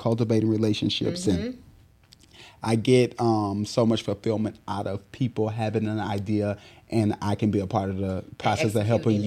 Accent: Houston, Texas, United States; So she trusted me to handle … in Houston because I was from Houston.

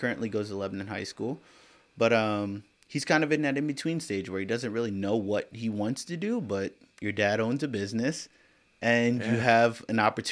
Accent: Lancaster, Pennsylvania, United States; I grew up in Lancaster. Like, I went to McCaskey. Well, correction. I went to Lancaster School District. I was at Lincoln Middle School.

